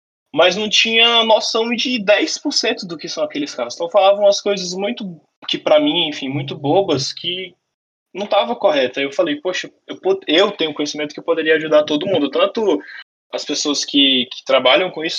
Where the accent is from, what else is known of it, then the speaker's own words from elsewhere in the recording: Teresina, Piauí, Brazil; moved away as an adult; tenho 22 anos, eu sou quase 23, né? Esse mês eu faço aniversário. Eu sou natural de Teresina, no Piauí, mas eu moro no interior de São Paulo, porque eu vim fazer faculdade aqui e tal.